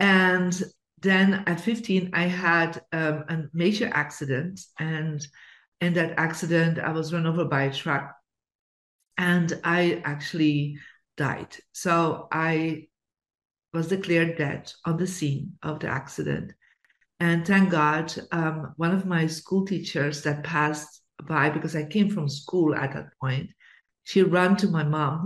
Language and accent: English; Bruges, Flanders, Belgium; I was born in Belgium in a beautiful city called Bruges that is world renowned. For the beauty, and they call it the Venice of the North. So you think about Venice, but in a smaller version. And so I grew up in a lower middle class family